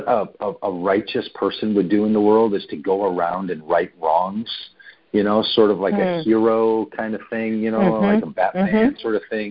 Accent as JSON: {"language": "English", "town": "Minneapolis", "region": "Minnesota", "country": "United States", "tie": "born or raised there", "said": "So I was raised here in the Twin Cities, Minneapolis and St. Paul area, in a family that didn't go to church at all ever."}